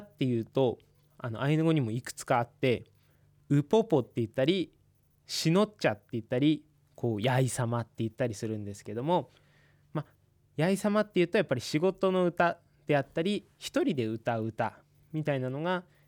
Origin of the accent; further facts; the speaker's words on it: Shizunai, Hokkaido, Japan; 僕の生まれ育った静内、新日高町静内のあの辺りっていうのは昆布がものすごく昔からずっと取れるんですね。